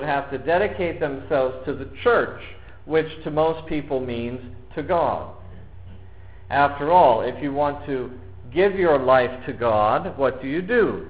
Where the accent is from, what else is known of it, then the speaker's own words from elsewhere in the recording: Erie, Pennsylvania, United States; I remember coming across many people in the church I grew up in Erie